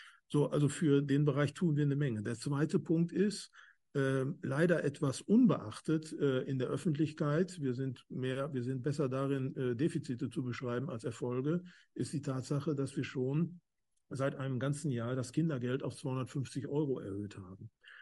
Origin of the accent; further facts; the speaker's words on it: North Rhine-Westphalia, Germany; Ich komme aus Nordrhein-Westfalen, ich kann davon ein Lied singen.